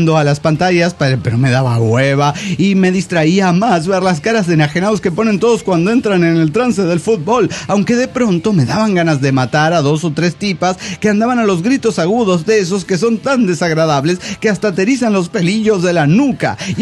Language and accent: Spanish; Guadalajara, Jalisco, Mexico; de Guadalajara, Jalisco, México.